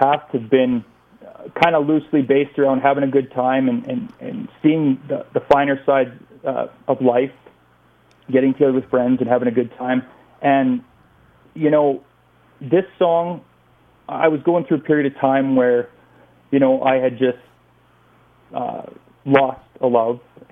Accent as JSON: {"language": "English", "region": "Manitoba", "country": "Canada", "lives_now": "Alberta, Canada", "said": "I was originally from Manitoba. I'm now based loosely in Alberta. It's kind of a back and forth situation."}